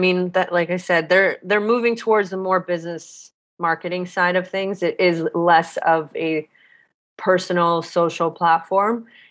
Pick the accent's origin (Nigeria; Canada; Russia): Canada; Toronto, Ontario; I'm from Toronto, and that's like one thing that's different from West Coast is like, I have to schedule everything.